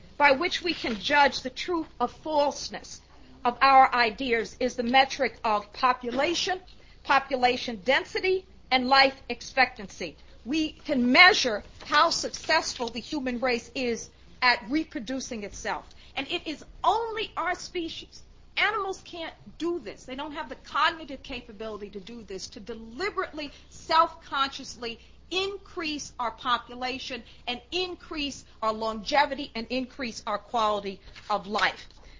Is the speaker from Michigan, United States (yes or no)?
no; New York, United States; I like to show this one because I'm from New York.